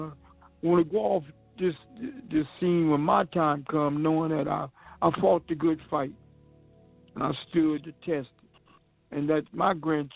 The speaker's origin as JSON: {"language": "English", "region": "Northern United States", "country": "United States", "tie": "born or raised there", "said": "because the North, and I'm from the North, I was bred and born in the North, but they tell so many lies about the South"}